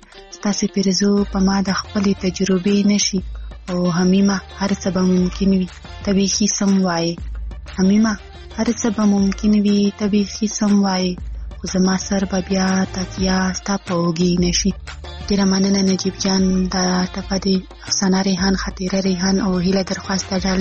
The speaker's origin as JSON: {"language": "Pashto", "region": "Khyber Pakhtunkhwa", "country": "Pakistan", "said": "له وزیرستان نه."}